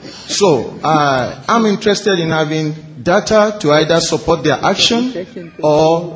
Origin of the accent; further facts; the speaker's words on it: Nigeria; Thank you. … from Nigeria.